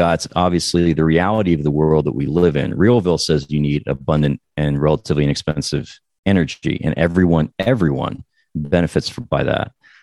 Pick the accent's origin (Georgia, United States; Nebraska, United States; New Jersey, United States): New Jersey, United States; born there; also born or lived in Colorado / New York City; I was born in New Jersey. I had to go to undergrad out in Colorado, but I lived in New York City from 1996 to about 2007.